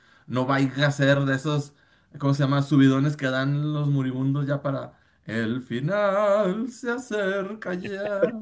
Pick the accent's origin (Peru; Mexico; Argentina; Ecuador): Mexico; northern Mexico; accent: norteño; Fíjense que cada vez estoy perdiendo más mi acento norteño y para eso lo finjo.